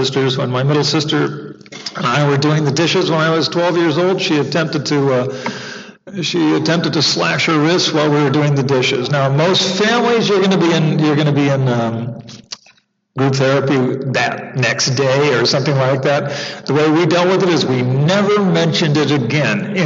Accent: Canada; I was born specifically in Canada, and grew up in a family of professional non-feelers and non-emoters. We are military, we are Protestant, we are Canadian, we are Scottish heritage.

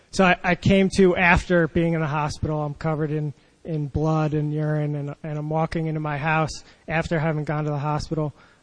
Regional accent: New Jersey, United States; So I grew up in New Jersey.

